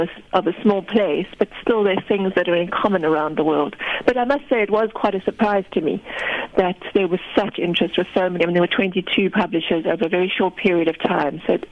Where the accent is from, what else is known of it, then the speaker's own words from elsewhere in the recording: England, United Kingdom; I might have made her fully Afrikaans, but I'm English.